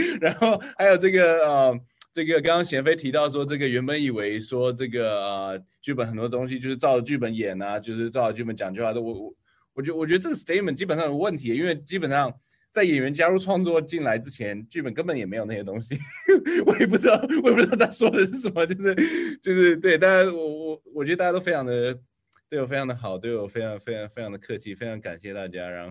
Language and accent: Chinese; Taiwan; 第一最大原因是因为我是台湾人，我讲话的方式本来就跟你们不一样